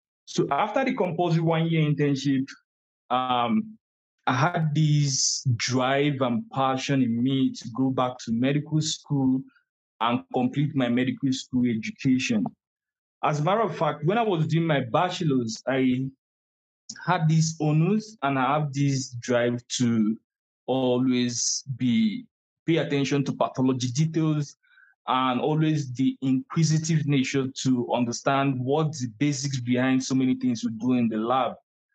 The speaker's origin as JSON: {"language": "English", "country": "Nigeria", "said": "I'm a Nigerian by birth, by nationality. I did my bachelor's degree in Nigeria in the Nnamdi Azikiwe University in Nigeria for 5 years."}